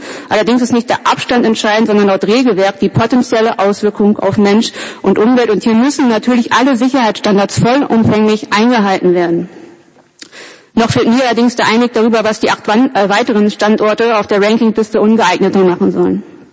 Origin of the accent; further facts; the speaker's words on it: North Rhine-Westphalia, Germany; Ich komme aus der Gegend, ich habe Freunde vor Ort, man kennt sich.